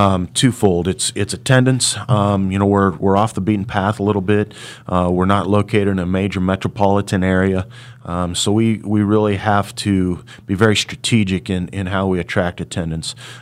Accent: Hutchinson, Kansas, United States; I'm working at one of the premier space museums in the world, located in my hometown of Hutchinson.

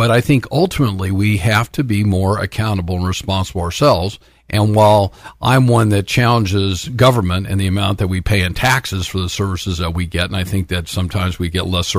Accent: Los Angeles, California, United States; There are nearly 65,000 homeless people in Los Angeles County. I was born and raised in Los Angeles.

